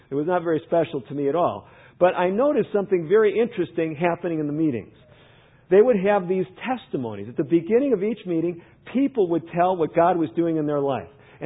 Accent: Chicago, Illinois, United States; also born or lived in Northbrook; When I grew up in Chicago, I was born in the city, lived in the city proper. When I was about 8 or 10, we moved out to the suburbs. We moved out to a suburb, a place called Northbrook.

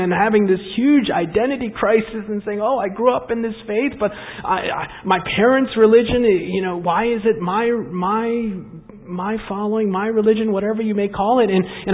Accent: Hagerstown, Maryland, United States; also born or lived in Takoma Park / Silver Spring; I was born in Tacoma Park, Maryland, next to Washington Adventist Hospital. Then my parents moved to Silver Spring, Maryland, next to the General Conference. And then they moved to Hagerstown, Maryland, next to the Review and Herald.

